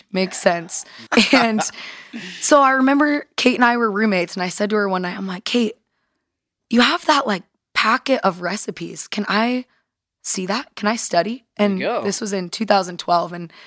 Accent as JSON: {"language": "English", "town": "Eugene", "region": "Oregon", "country": "United States", "tie": "born or raised there", "also_born_or_lived": "Seattle", "said": "I am originally from Seattle, raised in Eugene."}